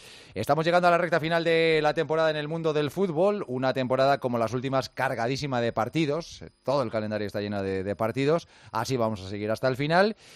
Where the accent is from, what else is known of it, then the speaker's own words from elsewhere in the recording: Portugal; yo soy portugués y yo me dedico a conocer más la realidad portuguesa